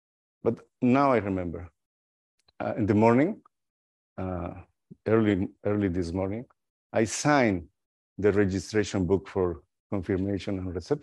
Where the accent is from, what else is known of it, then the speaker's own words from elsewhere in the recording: Guatemala; moved away as an adult; also born or lived in Costa Rica; I am originally from Guatemala. I was born and I was ordained as deacon and priest in Guatemala. And after that, I was elected and consecrated bishop in Costa Rica. Yeah, and I moved to Costa Rica in 2003.